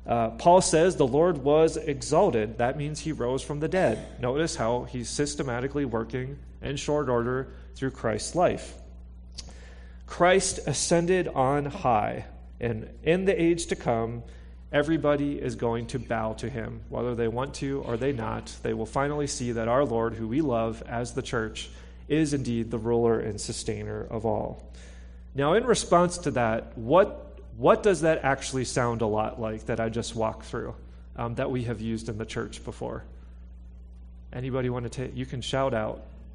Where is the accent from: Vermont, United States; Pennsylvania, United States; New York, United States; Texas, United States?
Pennsylvania, United States; Pittsburgh; now in Pacific Northwest, United States; I grew up in Pittsburgh. Philadelphia is kind of like Samaria for us Pittsburghers.